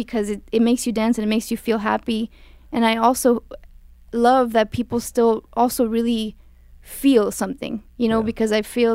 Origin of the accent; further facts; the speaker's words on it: Reynosa, Tamaulipas, Mexico; I'm from the north, I'm from Reynosa, the very, very top of Mexico